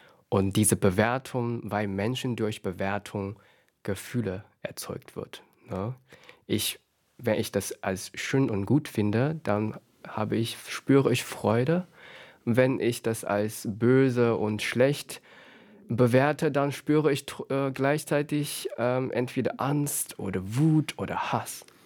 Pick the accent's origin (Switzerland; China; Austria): China; Mindestens bei uns in China, die Stereotype, diese Inhalte in der Schublade von Jungfrau sind, dass sie einfach so unbrechenbar sind